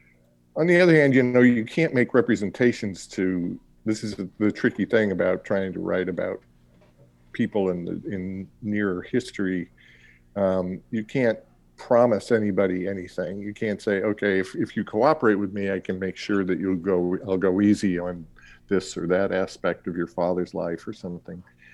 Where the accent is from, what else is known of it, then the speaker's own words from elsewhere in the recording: Chicago, Illinois, United States; moved away as an adult; now in California, United States; I was born and raised in Chicago. Then I moved out here, went to college at Occidental College in Los Angeles, and stayed around in Los Angeles for a few years